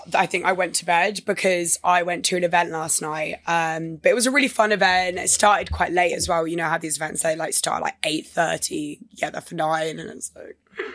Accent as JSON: {"language": "English", "region": "South East England", "country": "United Kingdom", "tie": "born or raised there", "said": "I was born and raised in Sussex."}